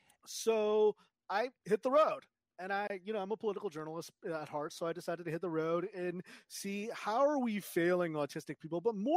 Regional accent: California, United States; I grew up in Southern California. There was a big measles outbreak at Disneyland, if you remember.

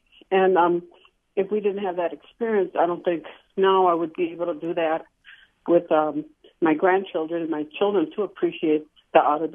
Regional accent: Puerto Rico; now in Milwaukee, United States; in the 50s, we came here from Puerto Rico, and we lived in Milwaukee

